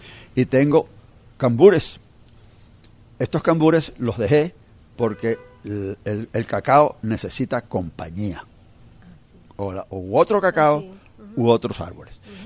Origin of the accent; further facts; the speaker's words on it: Cuicas, Trujillo, Venezuela; also born or lived in Carora; Éramos campesinos, vivíamos en el campo, en pequeñas ciudades como en Carora, pues que éramos 20 familias, o en un pueblo como mi pueblo de Cuicas, donde mi madre fue maestra de escuela en los últimos tiempos.